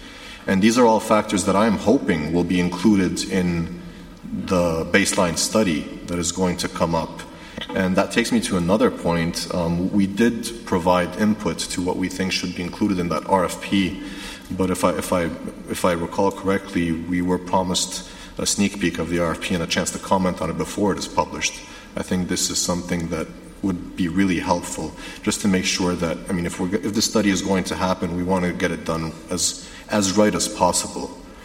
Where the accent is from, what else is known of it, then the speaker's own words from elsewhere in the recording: Egypt; I'm from Egypt.